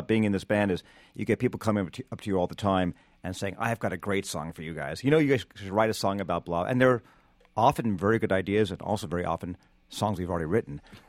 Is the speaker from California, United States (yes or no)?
yes; Los Angeles, California, United States; now in New York, United States; In a similar way, I grew up in Los Angeles, a Dodgers fan, but I'm primarily a Yankees fan now.